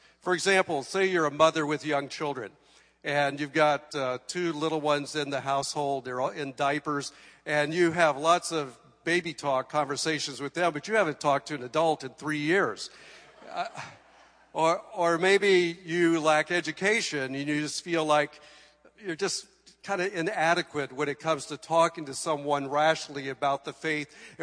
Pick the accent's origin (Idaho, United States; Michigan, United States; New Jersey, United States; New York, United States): Idaho, United States; Coeur d'Alene; we're in Coeur d'Alene, Idaho, which is my hometown, is 35 degrees and messy.